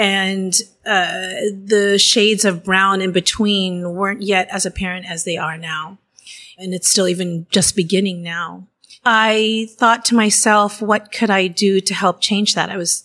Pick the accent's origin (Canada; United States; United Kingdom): United States; I am a Filipino American.